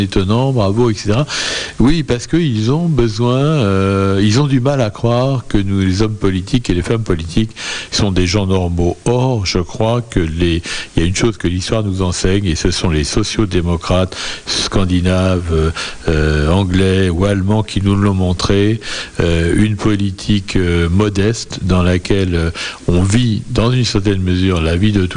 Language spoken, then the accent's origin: French; Paris, Île-de-France, France; Je suis parisien depuis 4 générations. J'aime Paris, mais plus je vieillis, plus j'ai envie de province.